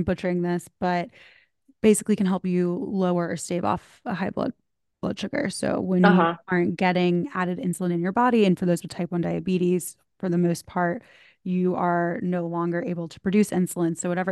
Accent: the South, United States; I'm from the South, and being skinny was equated to being happy and being beautiful

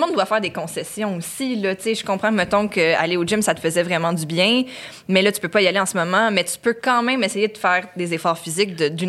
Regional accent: Laval, Quebec, Canada; quand je suis revenue en ville, c'est-à-dire à Laval, parce que je viens de Laval, fait que je suis retournée chez nous à Laval

